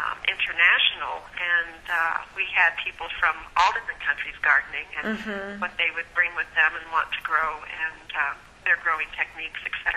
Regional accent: New Mexico, United States; But I was originally from New Mexico

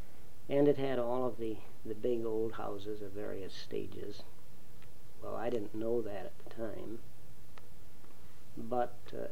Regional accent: Racine, Wisconsin, United States; Well, I was born in Racine, Wisconsin. Don't have that material here, but it's there. We lived on the south end of town.

